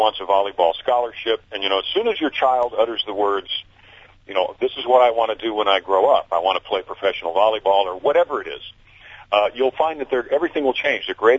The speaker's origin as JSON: {"language": "English", "town": "Mount Kisco", "region": "New York", "country": "United States", "tie": "born or raised there", "said": "I was always a music fan, and I grew up in Mount Kisco, New York, just not too far south of you, and not nearly as south as people think."}